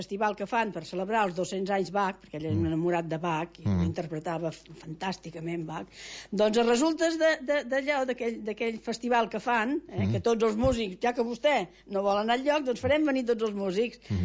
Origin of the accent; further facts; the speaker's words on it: Catalonia, Spain; Aiam catalan, jo. Aiam catalan.